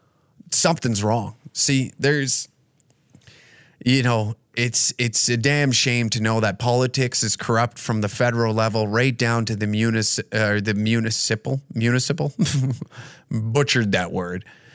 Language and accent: English; Taber, Alberta, Canada; it's a damn shame that Tabor, my hometown, doesn't even have me on the ballot and being in their Sports Hall of Fame.